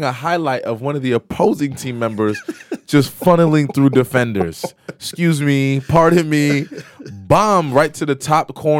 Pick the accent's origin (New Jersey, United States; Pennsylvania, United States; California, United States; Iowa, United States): New Jersey, United States; Which is my hometown, yep.